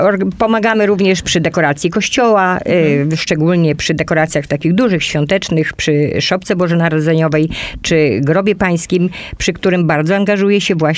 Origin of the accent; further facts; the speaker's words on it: Radzymin, Masovian Voivodeship, Poland; Mieszkam 59 lat od urodzenia.